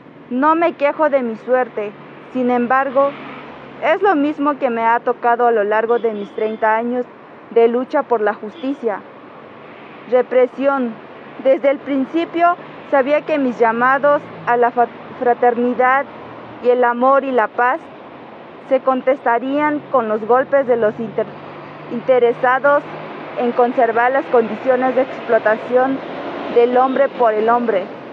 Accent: Los Ochitlán de Flores Magón, Oaxaca, Mexico; soy originaria de Los Ochitlán de Flores Magón, Oaxaca.

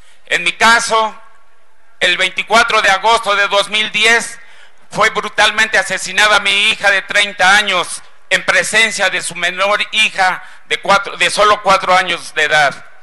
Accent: Mexico

